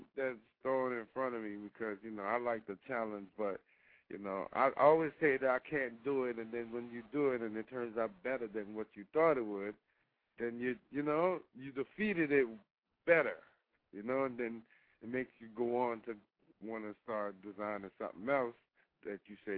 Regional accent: Jamaica; I mean, you know, I'm from Jamaica, so, you know.

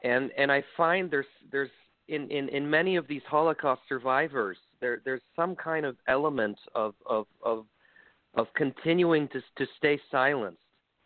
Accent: Canada; born there; moved away; I was born in Canada and have lived out of Canada now for over 20 years. So I guess one leg of me is still Canadian and the other is kind of international.

